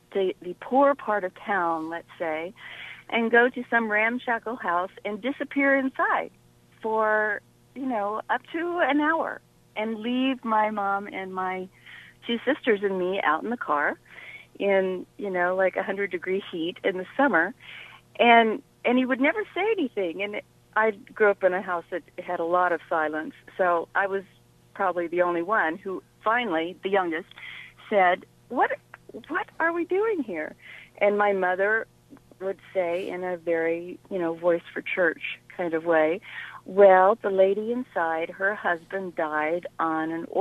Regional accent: Texas, United States; I grew up in Texas.

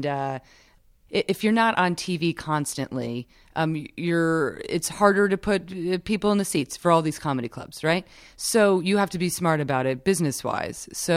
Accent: New York, United States; But my teams are New York teams because I'm a New Yorker.

